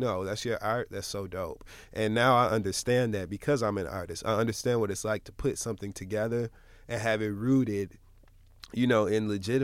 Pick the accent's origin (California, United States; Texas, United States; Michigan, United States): Michigan, United States; I'm from Michigan.